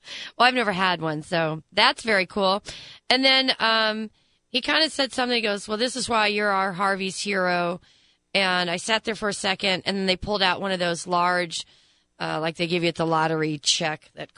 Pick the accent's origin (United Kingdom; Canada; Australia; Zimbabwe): United Kingdom; England; I'm from England, remember?